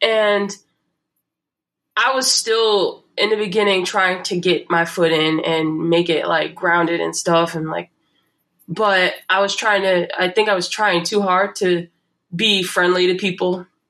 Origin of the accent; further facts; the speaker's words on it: New York, United States; because I grew up in New York, but as soon as I got here